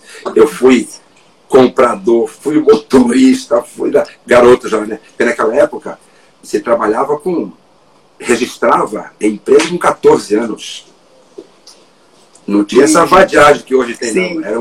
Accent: São Paulo, Brazil; Olha, eu nasci no interior de São Paulo, sou de São Paulo, né? E me criei num bairro chamado Brasilândia, em São Paulo. Mais precisamente, Elisa Maria.

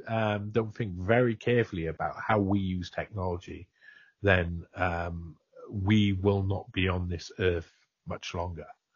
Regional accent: Wales, United Kingdom; Being from a Welsh socialist background, you know, I cared about that sort of stuff.

